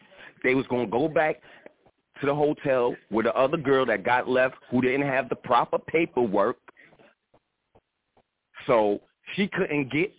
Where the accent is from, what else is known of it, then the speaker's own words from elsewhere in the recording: Brooklyn, New York, United States; now in North Carolina, United States; I'm from Brooklyn originally, but I got family in the South, which we all do, some of us all do, and I got a house down here now.